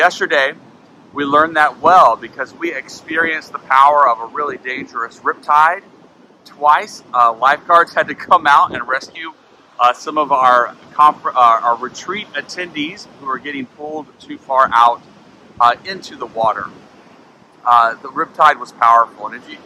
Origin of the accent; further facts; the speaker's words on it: Oklahoma, United States; In my home state of Oklahoma, where I grew up, there was this little Washita River, very small river.